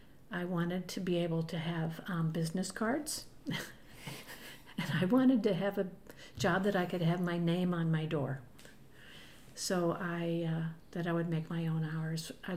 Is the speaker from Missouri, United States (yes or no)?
yes; St. Louis, Missouri, United States; also born or lived in Denver; I grew up in St. Louis. I was actually born in Denver, but my parents moved then from Denver back home to Brooklyn, where my next two brothers were born.